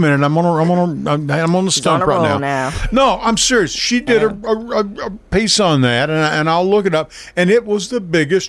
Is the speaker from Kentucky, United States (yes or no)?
yes; Kentucky, United States; We did. We had toll roads. Yeah, because I'm from Kentucky.